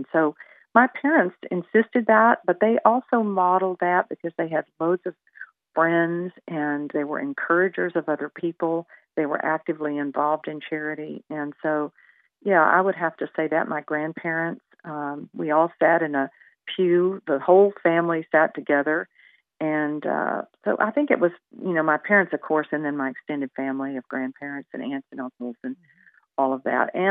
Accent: San Angelo, Texas, United States; I was born and raised in a small town in West Texas called San Angelo. It's out in ranch country where I was raised among cattle and sheep and goats.

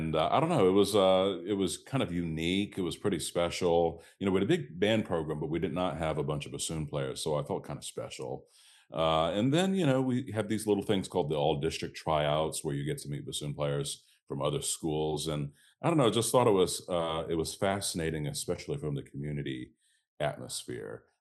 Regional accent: Virginia, United States; I'm from Virginia originally. I wanted to go to King's Dominion, which was the somewhat local theme park

